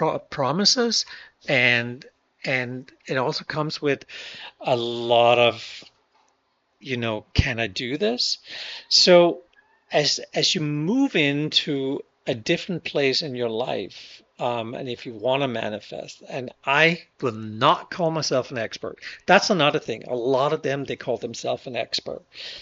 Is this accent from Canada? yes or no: no; Denmark; first language Danish; English is a second language; I speak Danish perfectly. Of course I don't. And that's my mother tongue. I speak it very well. I speak it good. I speak it naturally. I wouldn't say I'm an expert in Danish. You know, even English, which is my second language